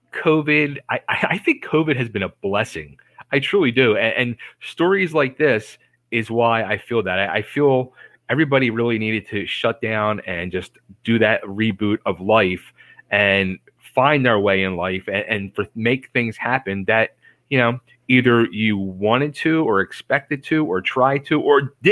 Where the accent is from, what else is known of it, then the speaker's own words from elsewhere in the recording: Philadelphia, Pennsylvania, United States; I'm from Philadelphia and I owned a pizza shop.